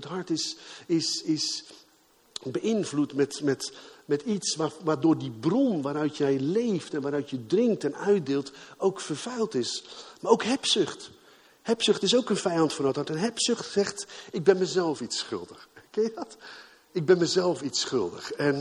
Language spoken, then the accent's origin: Dutch; Gouda, South Holland, Netherlands; wij hebben in een buurt gewoond in Gouda. We komen oorspronkelijk uit Gouda.